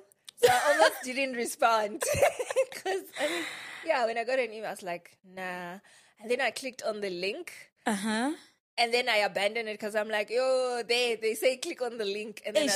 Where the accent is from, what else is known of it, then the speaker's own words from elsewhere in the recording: Limpopo, South Africa; Okay. So I was born in Venda. Raised there, so I grew up there up until matric. I'm the only child.